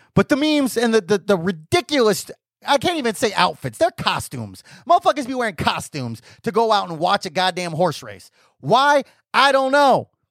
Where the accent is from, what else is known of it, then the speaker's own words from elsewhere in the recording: Arizona, United States; I, you know, born and raised in Arizona, have gone to games since as long as I can remember.